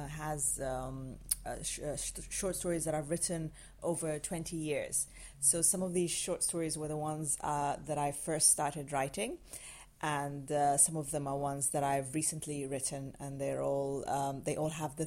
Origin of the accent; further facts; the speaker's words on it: Sudan; moved away as an adult; now in United Kingdom; I grew up in Sudan, and I moved in my mid-20s to Scotland, to live in Scotland.